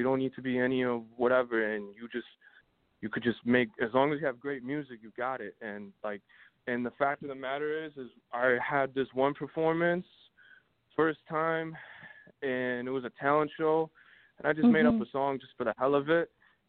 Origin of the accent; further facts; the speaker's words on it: Toronto, Ontario, Canada; also born or lived in Buffalo, United States; I'm also from Toronto. I lived in Buffalo.